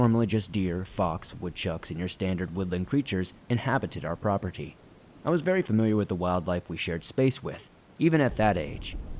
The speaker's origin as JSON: {"language": "English", "region": "North Carolina", "country": "United States", "said": "I am from North Carolina. I live in a small town right outside of the Charlotte area, and where I currently live, there's barely any paranormal activity."}